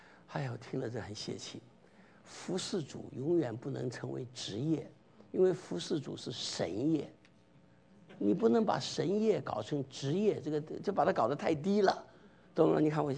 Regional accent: China; 你们这个我们大陆人叫同屋啊

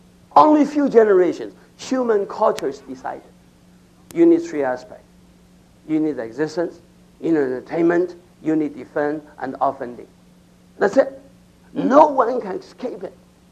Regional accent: Taiwan; English is a second language; now in United States; Once I came from Taiwan to United States. This is 20, 30 years ago. I was still young.

